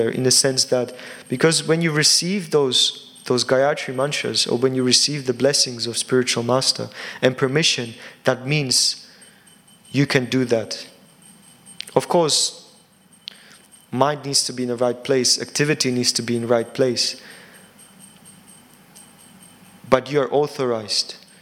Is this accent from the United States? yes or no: no; Slovakia; English is a second language; I'm from Slovakia, so there are always some kind of political disturbances there happening.